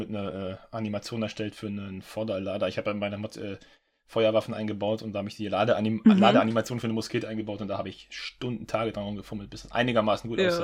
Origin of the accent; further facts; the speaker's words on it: Northern Germany, Germany; moved away as an adult; Also ich komme aus Norddeutschland und ich bin vor 10 Jahren, 11 Jahren bald nach Süddeutschland gezogen und ich habe noch einen besten Freund im Norden.